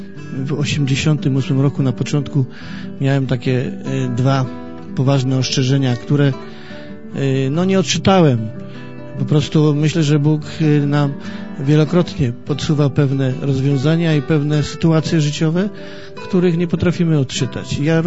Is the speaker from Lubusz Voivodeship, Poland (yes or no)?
yes; Gorzów Wielkopolski, Lubusz Voivodeship, Poland; born there; No, urodziłem się w Gorzowie Wielkopolskim, mieście o wielkich tradycjach żużlowych, podobnie jak Tarnów.